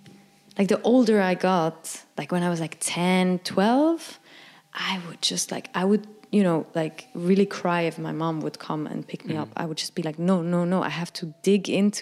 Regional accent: Frick, Aargau, Switzerland; This was in Frick. I grew up in Frick in a village of, I think, 4 or 5,000 people. Like, it was really small.

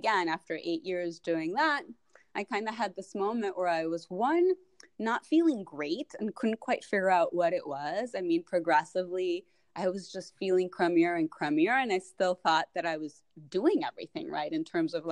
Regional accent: Colombia; I'm originally from Colombia

